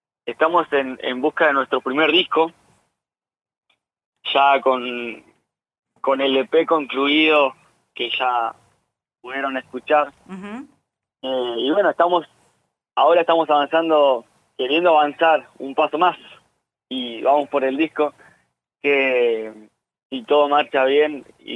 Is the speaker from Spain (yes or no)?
no; Cutral Có, Neuquén, Argentina; Nosotros somos de Cutralcó.